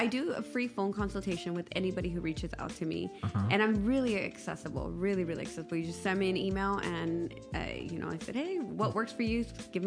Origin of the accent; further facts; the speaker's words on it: San Pedro, California, United States; also born or lived in Durango, Mexico; I'm from San Pedro. Yeah. Yes. So I was born in Durango in Mexico.